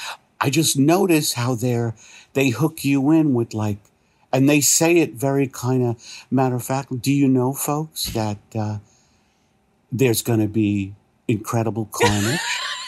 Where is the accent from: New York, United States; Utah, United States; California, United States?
New York, United States; Like I'm from New York, so I love the Rangers in hockey.